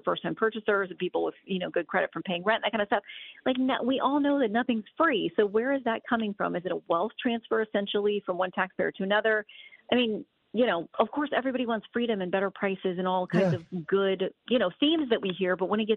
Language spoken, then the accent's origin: English; Florida, United States; I mean, I'm very familiar with this growing up in Florida.